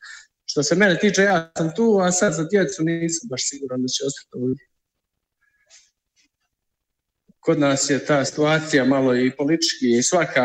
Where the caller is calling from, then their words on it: Herzegovina, Bosnia & Herzegovina; Pozdrav iz Hercegovine.